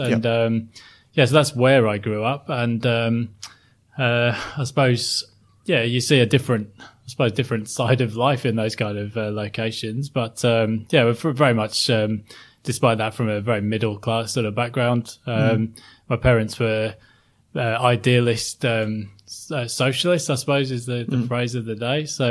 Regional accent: Sheffield, Yorkshire and the Humber, United Kingdom; you wouldn't know it today from my relatively well-spoken accent, but I grew up in South Yorkshire, a place called Sheffield.

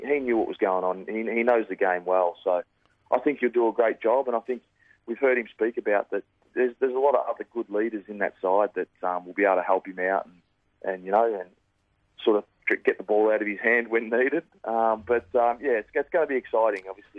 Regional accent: Australia; It's probably one of the biggest series we get to play as an Australian cricketer.

